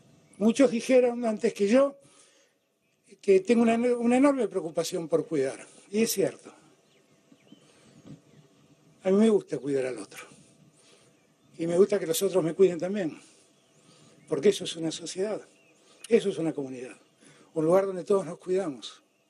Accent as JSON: {"language": "Spanish", "region": "Buenos Aires", "country": "Argentina", "said": "El derecho que tengo yo como porteño."}